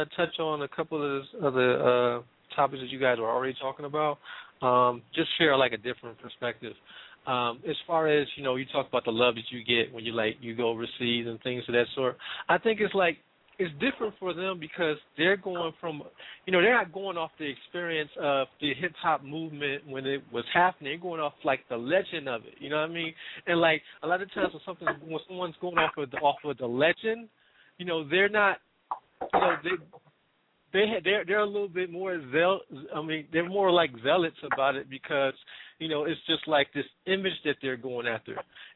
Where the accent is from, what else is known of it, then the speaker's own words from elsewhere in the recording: Cleveland, Ohio, United States; I'm originally from Cleveland, not from Chicago. I'm originally from Cleveland.